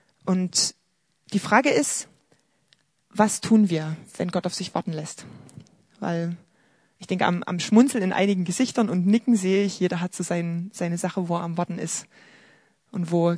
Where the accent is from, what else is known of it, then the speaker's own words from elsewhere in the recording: Chemnitz, Saxony, Germany; Wo ich groß geworden bin, in Adelsberg, einem Dorf, eingemeindet in Chemnitz, da haben wir direkt neben der Bushaltestelle gewohnt.